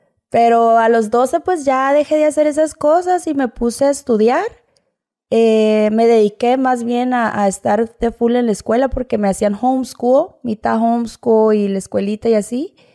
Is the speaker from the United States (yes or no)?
yes; Los Angeles, California, United States; born there; Soy nacida aquí, en Los Ángeles, California. Mis papás son de Sinaloa, Sonora.